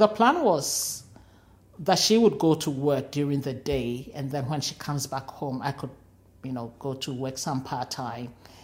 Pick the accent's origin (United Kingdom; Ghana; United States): Ghana; now in Australia; I picked up the British accent, and then when I went back to Ghana, even the people there were saying, you've changed.